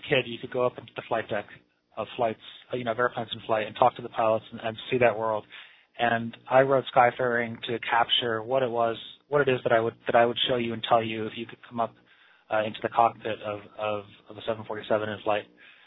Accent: Pittsfield, Massachusetts, United States; But I grew up in Pittsfield, not so far from Amherst, but quite far from any major airport.

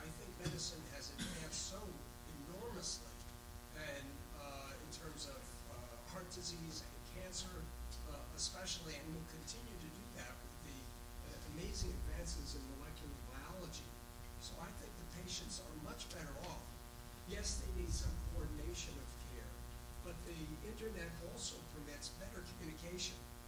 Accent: California, United States; Yeah, I'm a cardiologist from California, but I did not write that book.

